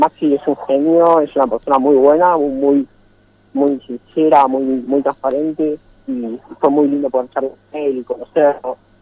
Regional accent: Buenos Aires, Argentina; tengo 17 años, estoy en quinto año, ya estoy por terminar la secundaria. Soy de Buenos Aires, Argentina, acá en Capital, vivo en Villa Pueyrredón, que es un barrio de la ciudad. Fui al colegio en Belgrano.

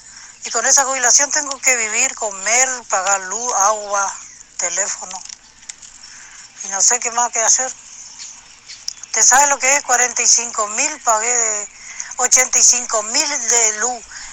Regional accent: La Cruz, Valparaíso, Chile; usted sabe que acá, yo soy de La Cruz

